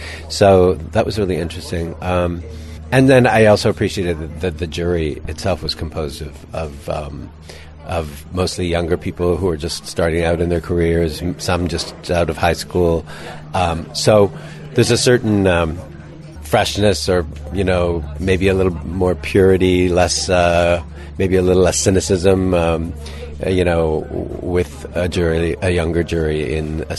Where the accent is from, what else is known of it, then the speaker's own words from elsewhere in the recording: Canada; except I'm the outsider, I'm the Canadian.